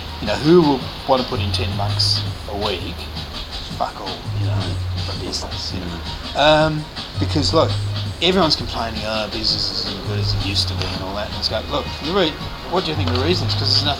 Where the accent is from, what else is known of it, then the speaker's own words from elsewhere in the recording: England, United Kingdom; it is a paradox, you know, because I'm from England.